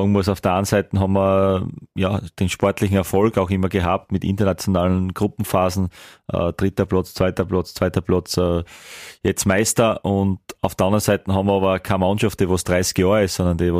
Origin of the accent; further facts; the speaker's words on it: Graz, Styria, Austria; Ich bin von da, ich bin Steirer